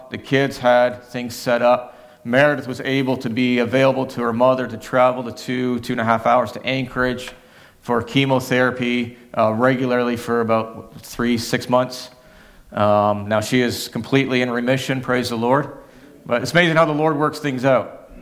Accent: Canada; accent: Canadian; I was originally born in Canada. That's where I was born, so I'm Canadian by birth, so you'll hear a few odd words, a little bit of an accent coming out. The Canadian is still in me. But I was born in Canada, lived there whole life

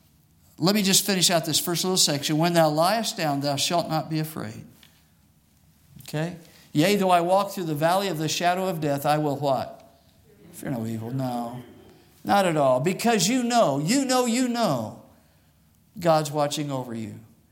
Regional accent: Phoenix, Arizona, United States; I've referred to it because I grew up in Phoenix, and we didn't do an awful lot of it, but we did some.

